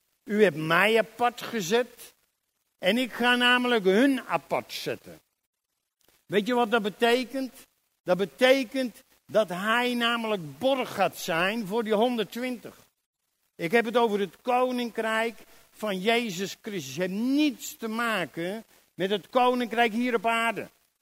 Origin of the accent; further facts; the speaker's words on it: Germany; Dutch is a second language; Ik kom helemaal uit Duitsland.